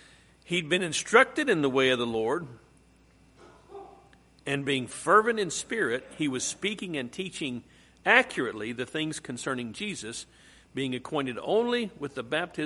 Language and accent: English; West Virginia, United States; now in Oklahoma, United States; When I first came to Oklahoma, I came from West Virginia, and we don't do north and south and east and west.